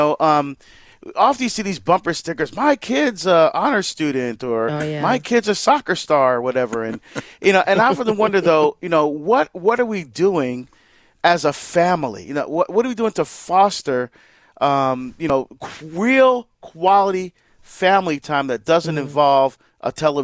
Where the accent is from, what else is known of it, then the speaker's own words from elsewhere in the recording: New Jersey, United States; Now, I'm from Jersey, right? We don't plant trees, you know?